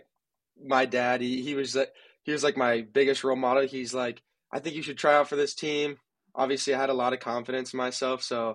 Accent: Kansas City, United States; So yeah, I grew up playing soccer my whole life and even ball boying for at Sporting Kansas City games growing up.

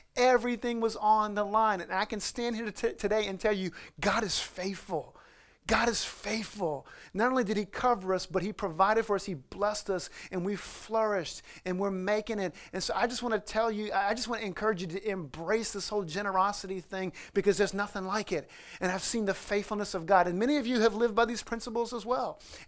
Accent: New Orleans, Louisiana, United States; now in New York, United States; Most of you guys know that I grew up down in the New Orleans area in Louisiana. I married this New Yorker, you know, and I heard this clear call to the state of New York after I married a New Yorker.

